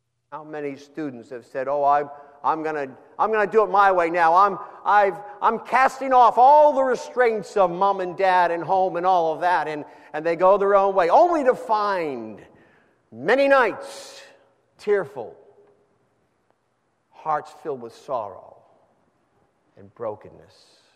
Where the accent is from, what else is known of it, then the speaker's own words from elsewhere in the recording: United States; born there; And I'm grateful and I'm thankful I was born in America.